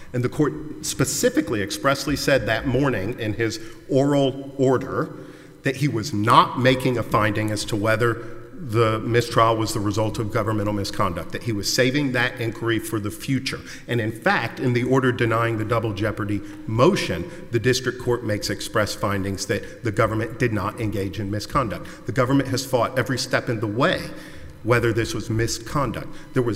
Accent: Houston, Texas, United States; I'm from Houston.

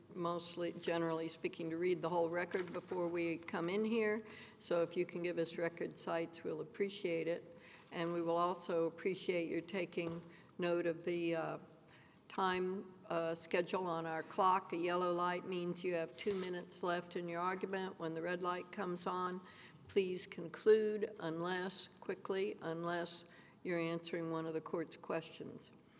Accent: San Antonio, Texas, United States; I'm from San Antonio, so I was just interested.

